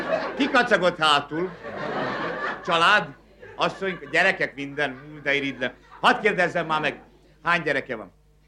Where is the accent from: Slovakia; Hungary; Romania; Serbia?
Hungary; Debrecen, Hajdú-Bihar; Debreceni különben a hívás, úgyhogy... Örülök, hogy Debrecennel játszhatunk, mert én is debreceni vagyok. Oda jártam kollégiumba